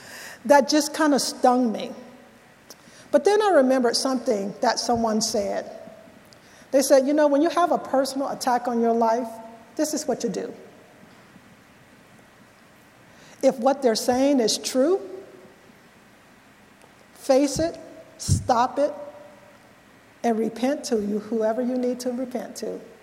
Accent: New Orleans, Louisiana, United States; also born or lived in California; now in Mississippi, United States; I told you that I moved from New Orleans to California, then to Mississippi. You know, growing up in New Orleans, you know, there's a certain way that we talk.

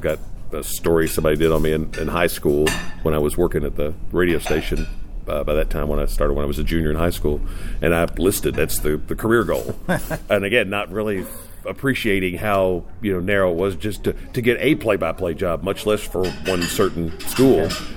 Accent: Paris, Kentucky, United States; I grew up in Paris, Kentucky, which was about 20 minutes north of Lexington.

